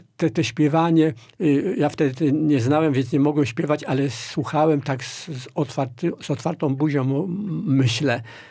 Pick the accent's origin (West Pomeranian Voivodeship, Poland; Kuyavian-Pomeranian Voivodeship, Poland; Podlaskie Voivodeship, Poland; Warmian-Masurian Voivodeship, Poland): Kuyavian-Pomeranian Voivodeship, Poland; Włocławek; A ja się wychowywałem we Włocławku. Od 8 roku życia do 7 roku życia mieszkałem z rodzicami na wsi.